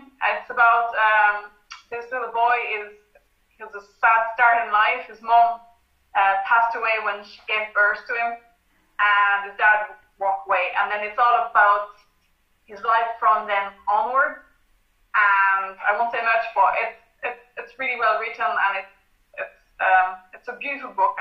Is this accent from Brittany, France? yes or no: yes; Brittany, France; moved away; also born or lived in Dakar, Senegal / French Polynesia / Paris suburbs; So, I'm from France originally. I'm a French citizen. My dad is from Normandy and my mom is from Brittany. I was born in Dakar in Senegal.